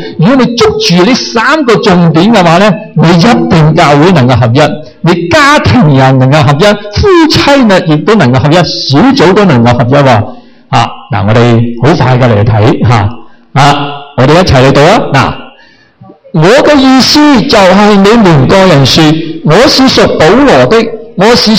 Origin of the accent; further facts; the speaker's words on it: China; 我们中国人说四分五裂